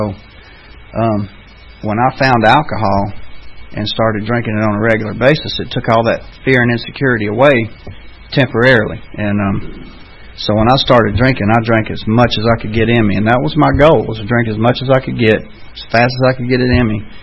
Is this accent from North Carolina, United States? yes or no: no; Decatur, Georgia, United States; born there; The I was born in Decatur, and my dad worked at General Motors, and he was an old country boy from Gainesville that moved up here to work at General Motors